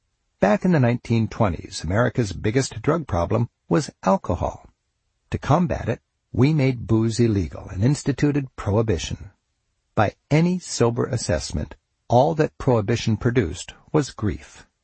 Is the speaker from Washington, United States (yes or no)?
yes; Seattle, Washington, United States; In 2003, my hometown of Seattle voted to make the enforcement of laws against recreational pot smoking the lowest priority for its police force.